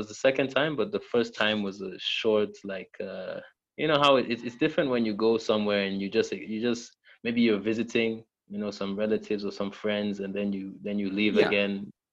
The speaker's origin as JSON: {"language": "English", "region": "Nairobi", "country": "Kenya", "tie": "born or raised there", "said": "I was growing up in Nairobi and playing for many different clubs, and it was just not clear, where do I go from here? How do I make it, to London?"}